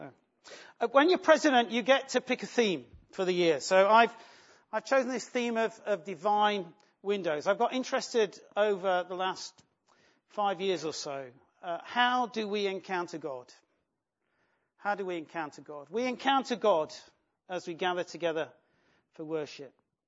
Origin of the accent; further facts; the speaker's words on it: East Midlands, United Kingdom; I'm actually from somewhere much worse than that. I'm from the East Midlands. I come from Nottinghamshire.